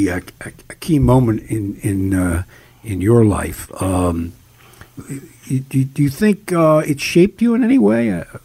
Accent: Philadelphia, Pennsylvania, United States; and I'm a Philadelphian and am not

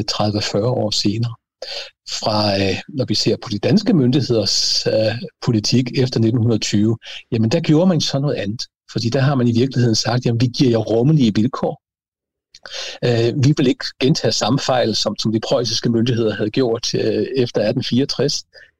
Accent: Schleswig-Holstein, Germany; Da jeg gik i skole i Sydslesvig i 1980'erne

